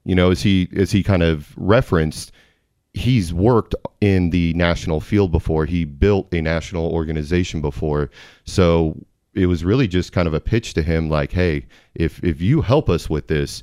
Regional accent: Kansas City, Missouri, United States; We're all from Kansas City. We want to take care of our community.

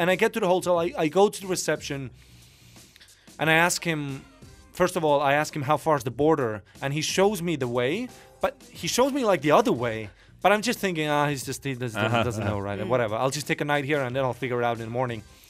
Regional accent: Estonia; dude, I'm from Estonia. I don't know nothing, okay?

